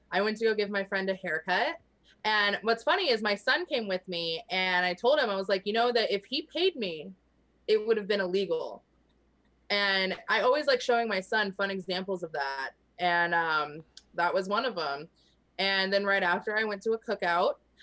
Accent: Ohio, United States; So I'm from Ohio, we're trashy.

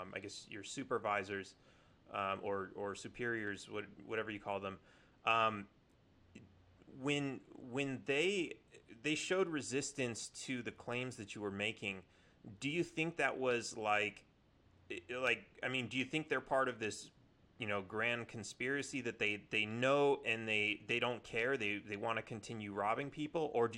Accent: California, United States; I grew up in California, so you know, we were like, you know, it's a no gun state.

